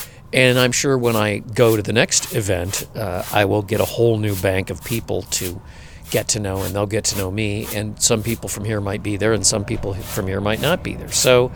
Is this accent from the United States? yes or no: yes; New York, United States; And he, and you know, I'm from New York State.